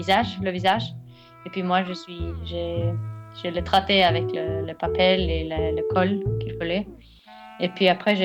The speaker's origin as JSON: {"language": "French", "country": "Norway", "said": "de la compagnie Hotman Productions. Je viens de la Norvège."}